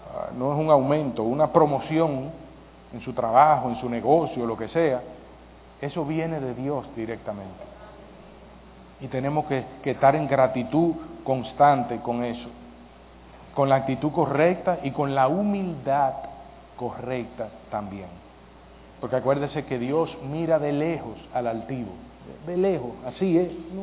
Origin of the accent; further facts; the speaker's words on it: Dominican Republic; no es porque yo sea dominicano, aunque no lo parezca, pero sí, soy dominicano